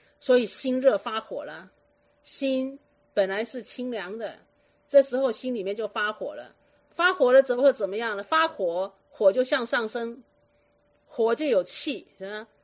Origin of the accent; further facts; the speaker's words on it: China; 所以肺我们中国人就说它是属于金